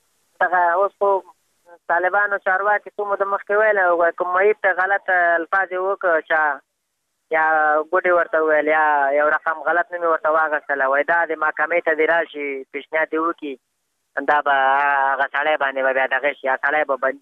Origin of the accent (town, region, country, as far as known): Afghanistan